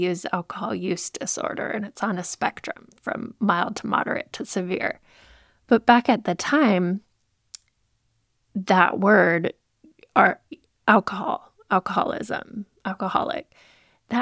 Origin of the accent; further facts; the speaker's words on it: Moscow, Idaho, United States; I grew up in Moscow, Idaho.